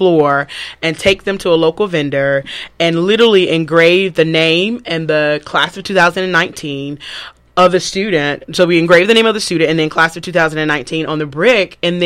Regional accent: Thomaston, Georgia, United States; So I am from Thomaston, Georgia. Graduated from Upton Lee High School

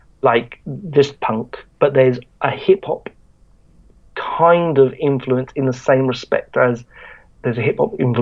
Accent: England, United Kingdom; Because we're two idiots from England.

